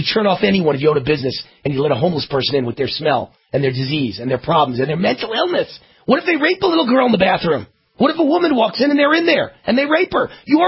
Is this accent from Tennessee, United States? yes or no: no; Las Vegas, Nevada, United States; Let's take Dave in Las Vegas on line four from right here around the corner, my hometown.